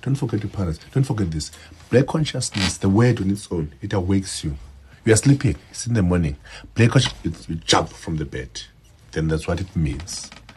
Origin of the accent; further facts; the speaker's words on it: King William's Town, Eastern Cape, South Africa; English is a second language; because I'm from King Williamstown, it's from there as well. Yeah, from the same town.